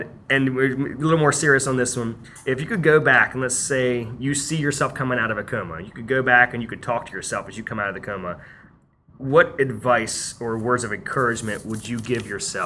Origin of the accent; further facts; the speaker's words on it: Falling Waters, West Virginia, United States; So I grew up in Falling Waters, West